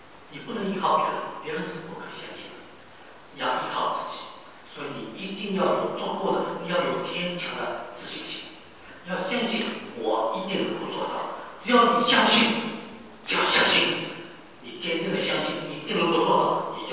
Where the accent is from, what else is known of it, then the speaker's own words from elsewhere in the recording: China; 它和我们中国人所理解的运动是大不一样的